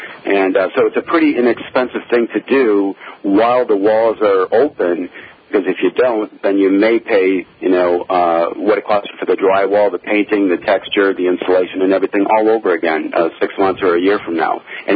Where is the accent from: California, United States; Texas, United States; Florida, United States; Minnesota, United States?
Minnesota, United States; also born or lived in New Orleans / Switzerland; Actually, I was born in New Orleans in '63, but my father was in the military, so we moved around a lot. We lived in Switzerland for a while and around the U.S. and kind of a typical military family. Actually grew up in Minnesota